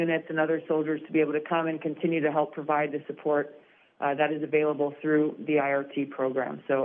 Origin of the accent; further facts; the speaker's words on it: Hawaii, United States; and I'm from Hawaii. And so aloha to all of you.